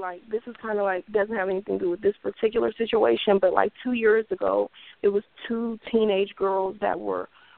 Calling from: Moreno Valley, California, United States; I'm calling from Moreno Valley.

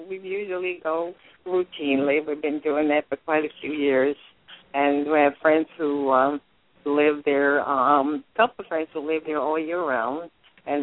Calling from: Pennsylvania, United States; I'm calling from Pennsylvania.

